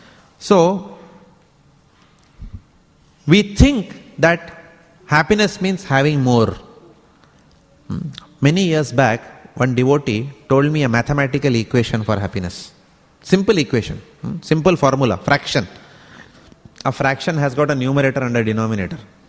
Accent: India; But specifically, I come from India. It is earn money, save money, and die.

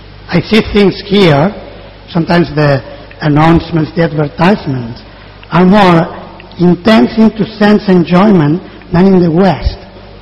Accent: Spain; born there; English is a second language; I was born in Spain, so I don't know how much sense will make in English

